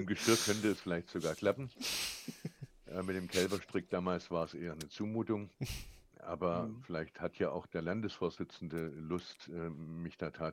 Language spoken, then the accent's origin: German; Kaufbeuren, Bavaria, Germany; also in Kaufbeuren werde ich sein, ist ja mein Heimatort.